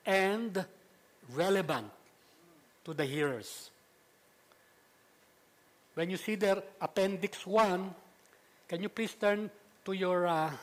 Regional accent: Philippines; So Haddon Robinson may have his evaluation form and others, but me as a Filipino pastor, I will use this.

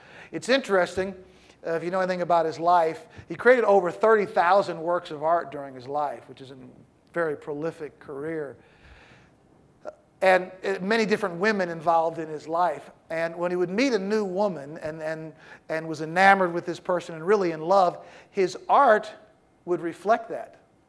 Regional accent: St. Louis, Missouri, United States; When I was home this summer, I went to my hometown where I was raised in St. Louis.

